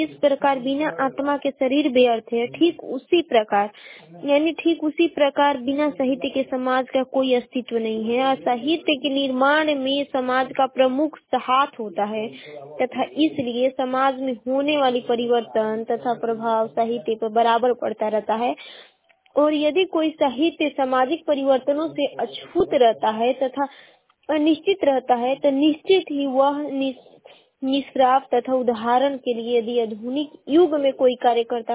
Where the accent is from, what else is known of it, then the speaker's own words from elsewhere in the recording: Ballia, Uttar Pradesh, India; और मैं बलिया जिले की निवासी हूँ।